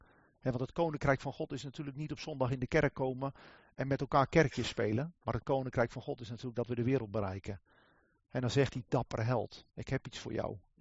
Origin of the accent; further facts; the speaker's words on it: Bunschoten-Spakenburg, Utrecht, Netherlands; Ik ben hier samen met mijn vrouw Bettina. Wij komen oorspronkelijk uit Bunschoten-Spakenburg. Daar zijn we opgegroeid in de vishandel. Jullie kennen het misschien wel, Bunschoten-Spakenburg, vishandels en bakkers. Dus de eerste 25 jaar van ons leven zaten we in die vishandel.